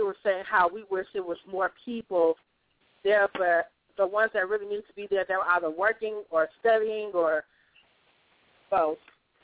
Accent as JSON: {"language": "English", "town": "Beaumont", "region": "Texas", "country": "United States", "tie": "born or raised there", "said": "But and even in my hometown in Beaumont, mind you, we had only one African-American superintendent."}